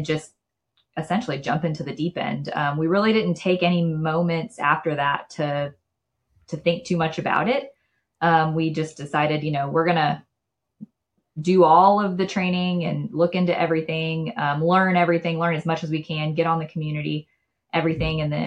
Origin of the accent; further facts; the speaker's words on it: Fort Worth, Texas, United States; So we're from Fort Worth, Texas.